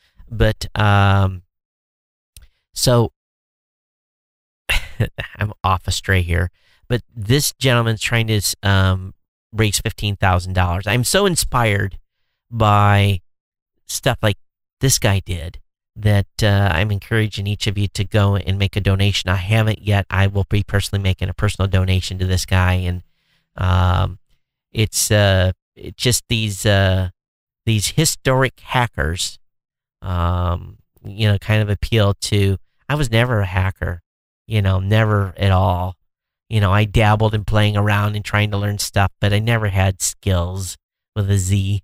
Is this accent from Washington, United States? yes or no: no; Michigan, United States; because I'm from Michigan, I always call Michigan God's country.